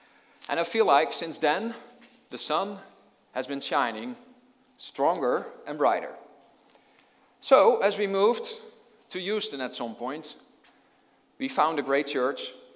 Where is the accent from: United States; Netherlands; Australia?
Netherlands; growing up in the Netherlands